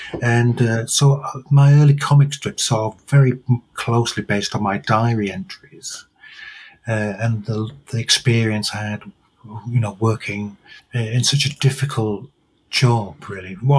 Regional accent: England, United Kingdom; born there; I'm English. I was born in the north of England, where I live most of the time, although I do quite a lot of commuting.

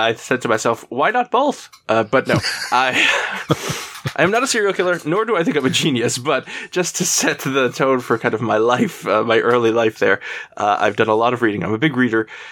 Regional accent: New York, United States; I grew up in New York with a large Irish Catholic family, extended family. My nuclear family was only 4 people, including me. Everybody was very talkative, kind of stereotypical New Yorkers, boisterous.

